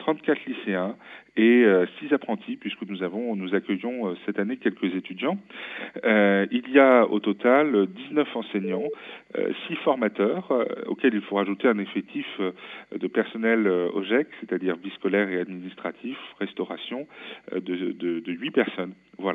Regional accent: Pays de la Loire, France; je découvre à la fois une nouvelle région, puisque je viens de Vendée

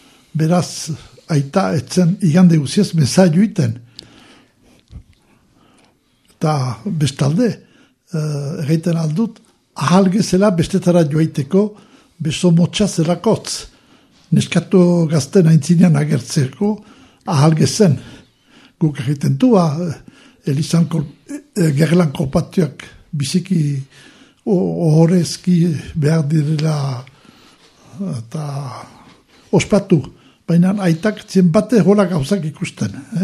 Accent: Domezain, Nouvelle-Aquitaine, France; Bon, domitzinen sortu nintzen, duela latanoita sei urte. Familia laborari etxe batian. Gure etxea erizatik urruntzen.

